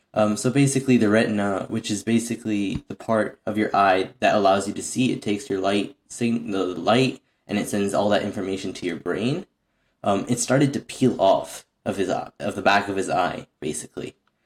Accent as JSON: {"language": "English", "town": "Waterloo", "region": "Ontario", "country": "Canada", "said": "I'm a grade 9 student. I'm going into grade 10 this September. I'm from Waterloo, Ontario."}